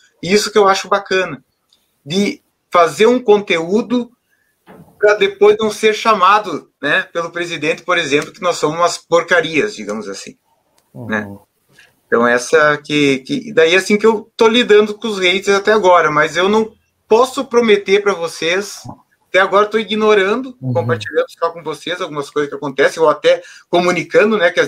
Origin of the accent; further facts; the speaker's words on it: Rio Grande do Sul, Brazil; eu sou gaúcho, gremista.